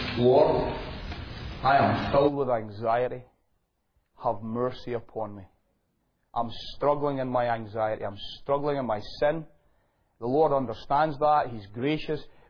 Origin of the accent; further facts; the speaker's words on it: Scotland, United Kingdom; I'm a Scotsman.